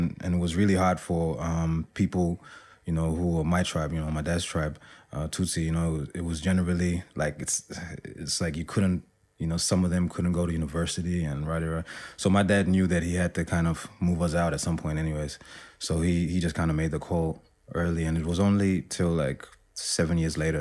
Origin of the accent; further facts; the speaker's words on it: South Africa; also born or lived in Democratic Republic of the Congo / Zambia; now in New Zealand; And then we moved to South Africa. And then I lived there from when I was like 4 till 13. And then we moved to New Zealand.